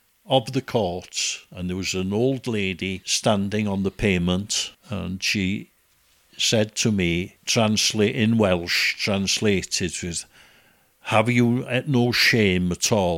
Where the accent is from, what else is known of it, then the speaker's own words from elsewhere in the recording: Bangor, Wales, United Kingdom; And I was brought up in Bangor